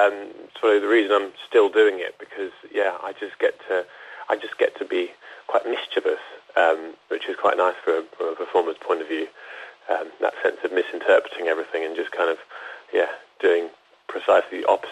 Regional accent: Spain; I grew up in Spain, and prior to going to kind of an English, one of the international schools, I went to a Spanish school, so I speak fluent Spanish as well

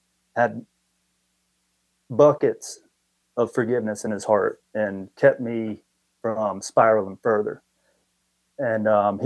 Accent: Lawrenceville, Georgia, United States; also born or lived in Dayton, Ohio; I was born in Dayton, Ohio. I'm a military brat. My dad was in the Air Force, and I was born at Wright-Patterson Air Force Base. And, you know, before I started hitting my teens, we moved to Georgia and spent the rest of my time in Lawrenceville, Georgia.

